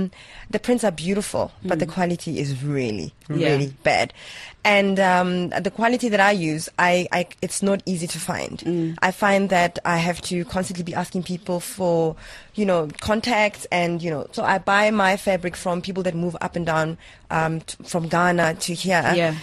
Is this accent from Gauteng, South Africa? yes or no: yes; Mamelodi, Gauteng, South Africa; I'm originally from Mamelodi